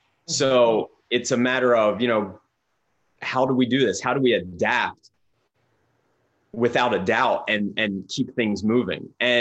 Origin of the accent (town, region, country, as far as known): Pottstown, Pennsylvania, United States; born or raised there